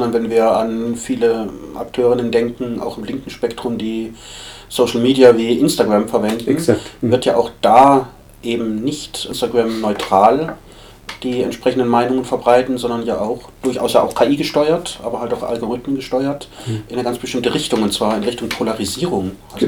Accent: Baden-Württemberg, Germany; aber ich komme ja aus Baden-Württemberg, ja.

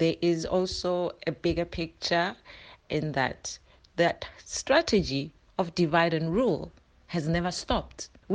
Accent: South Africa; I, as a South African, and having to watch the news and see what's going on in my country

